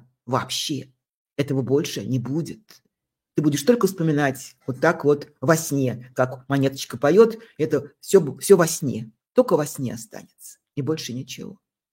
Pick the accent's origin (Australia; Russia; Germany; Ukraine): Russia; вот я россиянин